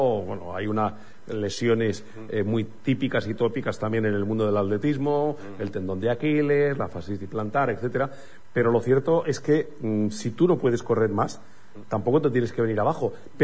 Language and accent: Spanish; Madrid, Community of Madrid, Spain; Yo que soy de Madrid, que llevo toda mi vida viviendo en Madrid